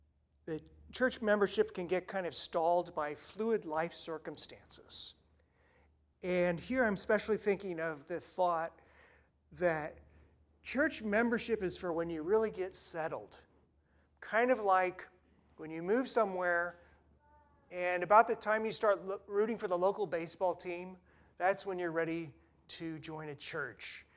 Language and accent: English; California, United States; You know, I'm a Californian.